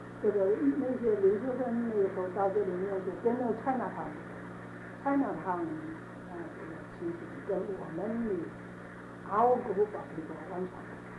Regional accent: China; 我们中国人，我看就是中等。

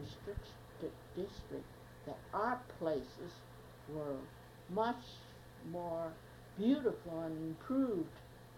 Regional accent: United States; born there; I feel both, equally as Chinese, equally as an American, especially having been born here. And America is a wonderful country

